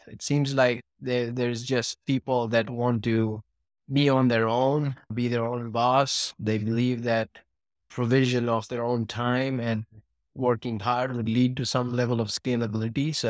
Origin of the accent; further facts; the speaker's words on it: India; moved away as an adult; also born or lived in London; I grew up in India for the first 19 years of my life. Then I came to this land of opportunities, came here to study, and then moved around to London to chase my then girlfriend, now my wife, of 17 years.